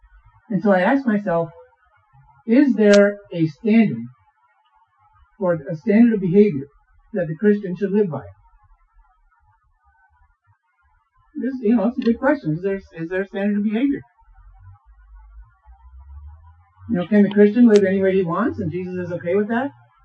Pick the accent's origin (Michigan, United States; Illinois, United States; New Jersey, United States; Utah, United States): Michigan, United States; Midland; My home is in Michigan. I grew up in Midland, Michigan, and I went to the Memorial Presbyterian Church just about every Sunday.